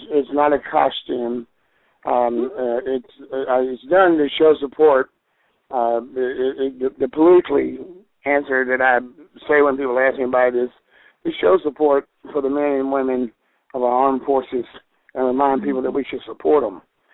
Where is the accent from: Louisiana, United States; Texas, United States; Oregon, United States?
Louisiana, United States; I come from the Bayou